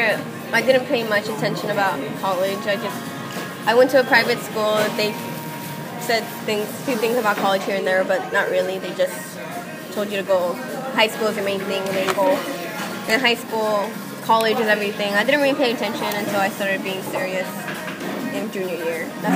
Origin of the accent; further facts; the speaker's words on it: Inglewood, California, United States; I'm originally from Inglewood, but I went to high school in Lawndale, which is two totally different environments.